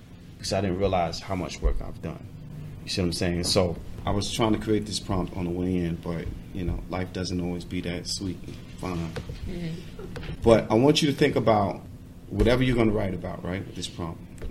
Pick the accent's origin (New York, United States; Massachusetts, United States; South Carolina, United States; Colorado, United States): New York, United States; now in Charlotte, United States; I live in Charlotte. I'm from New York, but I live in Charlotte now.